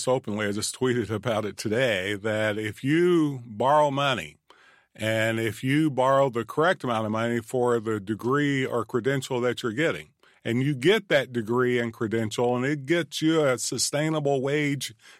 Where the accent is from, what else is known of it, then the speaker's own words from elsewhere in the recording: Manchester, Kentucky, United States; I'm starting off the listening tour in my hometown of Manchester